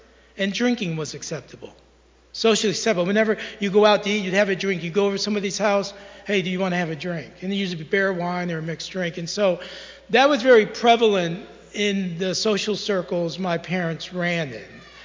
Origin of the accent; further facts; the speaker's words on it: Syracuse, New York, United States; I was raised in Syracuse, New York. So I am a Yankee.